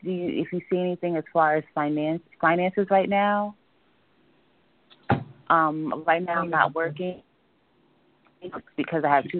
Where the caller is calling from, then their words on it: New York, United States; New York.